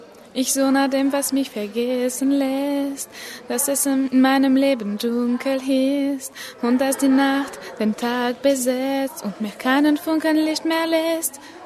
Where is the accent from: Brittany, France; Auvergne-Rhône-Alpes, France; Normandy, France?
Brittany, France; Vitré; German is a second language; Ich bin aus Vitré in einer kleinen Stadt in Frankreich und ich bin im Jahre 1992 geboren.